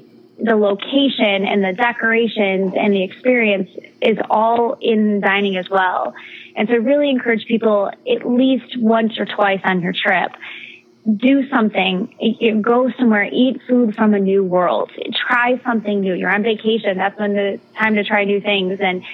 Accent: Chicago, Illinois, United States; I mean, I'm from Chicago, and Chicago O'Hare is a gigantic airport.

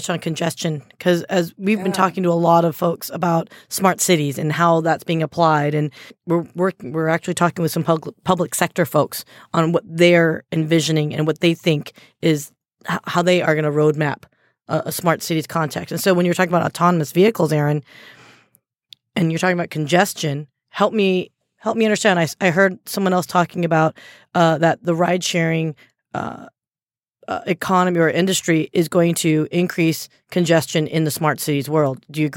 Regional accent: California, United States; maybe it's because I'm Californian, as far as I always had a car first off.

